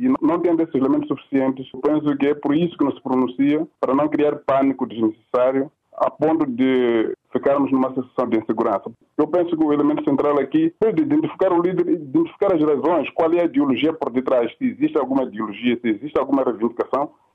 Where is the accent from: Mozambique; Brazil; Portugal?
Mozambique; Obviamente que a nossa atenção como moçambicanos, até da comunidade internacional, é muito maior